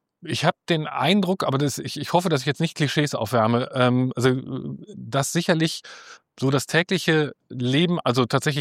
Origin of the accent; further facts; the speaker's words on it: Düsseldorf, North Rhine-Westphalia, Germany; also born or lived in Neuss / Bonn; Ich bin gebürtiger Düsseldorfer und auch nie so richtig weggekommen. Also ich habe mal ein paar Jahre in Neuss gewohnt mit meinen Eltern, als ich ein Kind war. Und ich habe während des Studiums mal 3 Jahre in Bonn gewohnt, sonst aber immer in Düsseldorf.